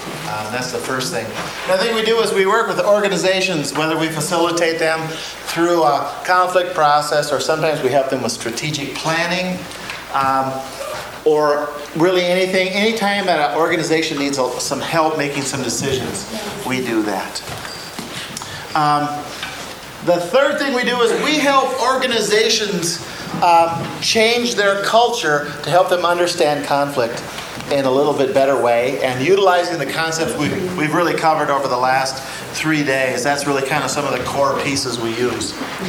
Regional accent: Crookston, Minnesota, United States; I am from Crookston, Minnesota.

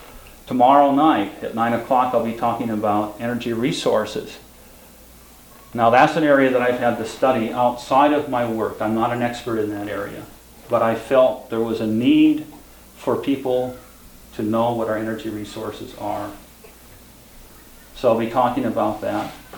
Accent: Los Alamos, New Mexico, United States; I'm from Los Alamos, New Mexico.

